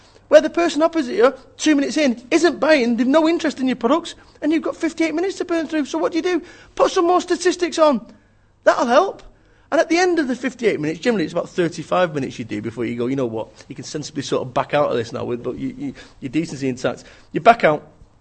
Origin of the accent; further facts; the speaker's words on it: Manchester, North West England, United Kingdom; because I'm 16 stone 8 and I'm from Manchester and I've got a shaved head